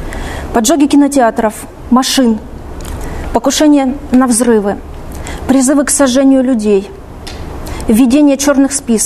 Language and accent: Russian; Crimea, Ukraine; Поскольку я крымчанка